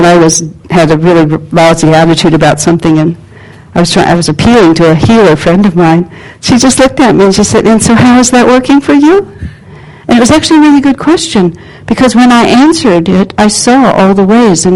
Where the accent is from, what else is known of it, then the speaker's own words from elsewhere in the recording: El Paso, Texas, United States; I grew up in El Paso, Texas, and we had to get anywhere from El Paso, you had to drive hours and hours across this flat, featureless desert.